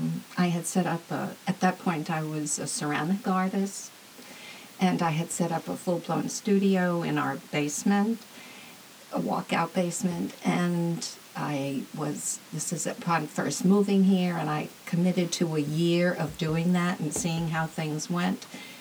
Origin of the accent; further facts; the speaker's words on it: Queens, New York, United States; also born or lived in Brooklyn; I neglected to mention that I was born in Brooklyn, and I was mostly raised in Queens.